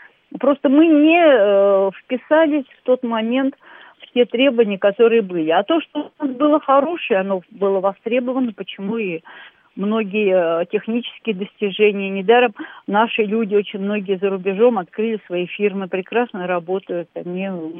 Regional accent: Moscow, Russia; я москвич, да, я живу в Москве.

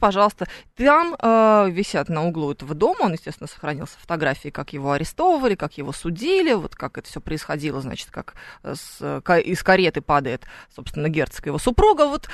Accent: Russia; Мы из России

